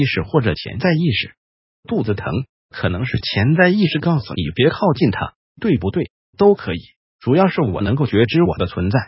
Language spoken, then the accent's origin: Chinese; Taiwan; 比如像我们台湾有一个故事，有一个吃长斋的老太太，我们台湾人啊